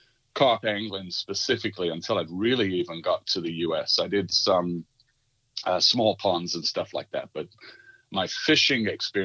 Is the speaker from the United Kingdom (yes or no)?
yes; Birmingham, West Midlands, United Kingdom; I'm from Birmingham originally, just outside of Birmingham.